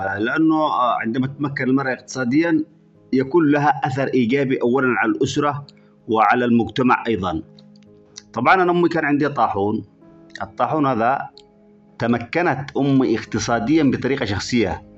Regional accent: Yemen; عندنا باليمن

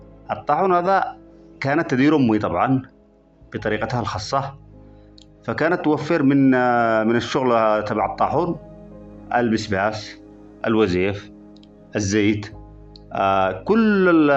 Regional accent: Yemen; عندنا باليمن

